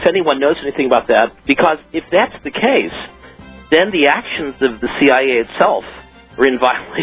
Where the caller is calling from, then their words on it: New York, United States; Yes, I'm calling you from New York, Alex.